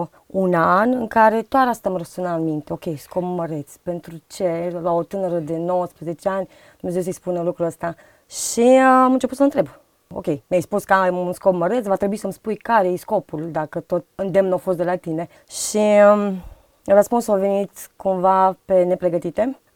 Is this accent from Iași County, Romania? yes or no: no; Constanța, Constanța County, Romania; În Constanța. Eu sunt din Constanța și a început acum 13 ani.